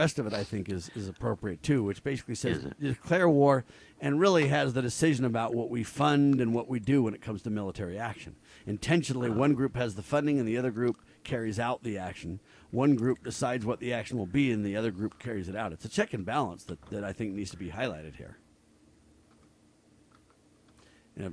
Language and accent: English; United States; born there; I was born in America. I wasn't in the middle of the war.